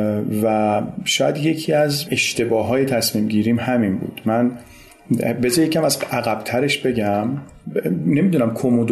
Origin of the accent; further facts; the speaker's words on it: Tehran, Tehran Province, Iran; born there; 14 مرداد 57 و متولد تهرانم، ساکن تهرانم